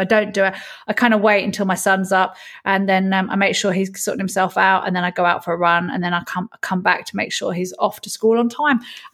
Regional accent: United Kingdom; But to say that as a Brit publicly when you've been successful

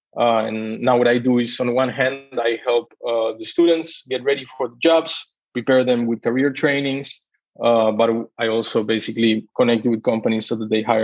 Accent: Buenos Aires, Argentina; moved away as an adult; I come from Argentina. I was born and raised in Buenos Aires until I was around 20 years old that I left the States

